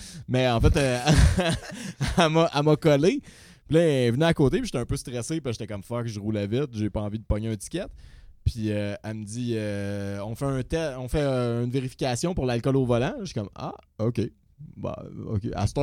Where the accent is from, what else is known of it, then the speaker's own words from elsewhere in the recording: Montreal, Quebec, Canada; on est des gars de Montréal.